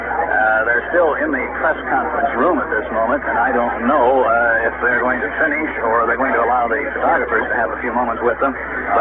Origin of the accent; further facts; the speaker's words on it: Texas, United States; now in Pittsburgh, United States; Well, as a Texan moved to Pittsburgh, we certainly wish you well in Texas.